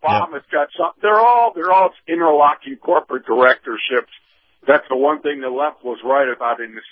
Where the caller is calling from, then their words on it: Clearwater, Florida, United States; in Clearwater.